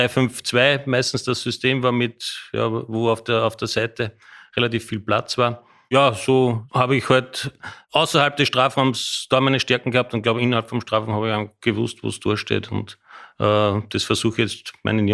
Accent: Austria; auch als Österreicher

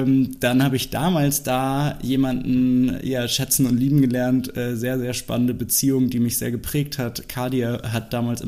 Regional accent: Germany; Ich bin 38 und ursprünglich in der Nähe von Bremerhaven groß geworden

